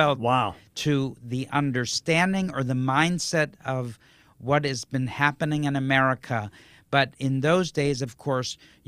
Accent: Detroit, Michigan, United States; and I was living and growing up in Detroit, the home of Motown, soul music.

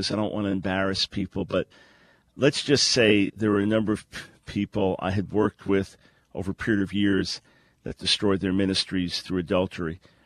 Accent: New York, United States; I was a little ashamed, you know, being a New Yorker and being so cold.

